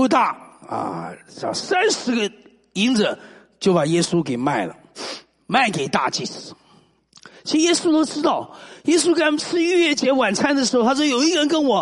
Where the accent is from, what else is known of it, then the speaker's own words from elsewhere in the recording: United States; 我接到美国我老家一个电话